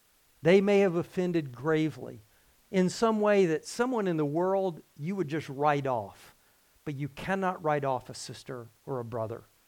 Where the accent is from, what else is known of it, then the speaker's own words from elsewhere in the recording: the South, United States; I've mentioned the fact that I came from the South. I grew up in a tradition, Southern Baptist tradition down South, where men called each other brother all the time.